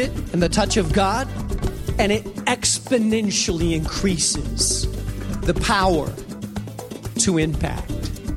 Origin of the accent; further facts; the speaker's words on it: Gary, Indiana, United States; born there; I was born in Gary, Indiana, at Methodist Hospital, me